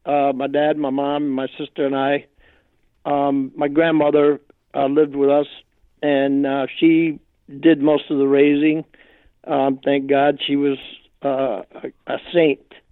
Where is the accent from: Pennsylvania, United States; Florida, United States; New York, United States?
Florida, United States; Key West; I was born and raised in Key West, Florida.